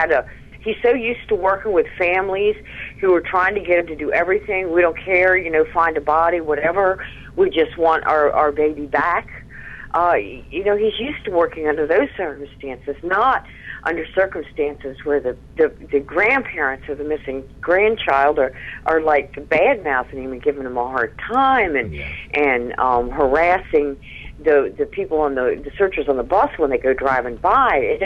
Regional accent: Texas, United States; I mean, I'm a Texan, you know?

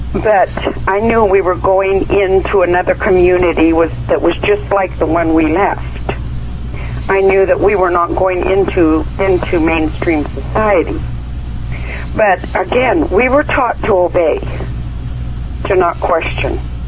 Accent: Lister, British Columbia, Canada; also born or lived in Cranbrook; In Lister, B.C. I was born in Cranbrook and then was raised until 14 in Lister.

